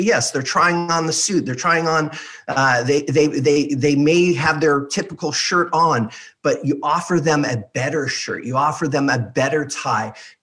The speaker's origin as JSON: {"language": "English", "town": "Beverly Hills", "region": "California", "country": "United States", "tie": "born or raised there", "said": "I grew up in Beverly Hills, California, which, you know, back in the late 70s, early 80s, was sort of the mecca of wealth and entertainment."}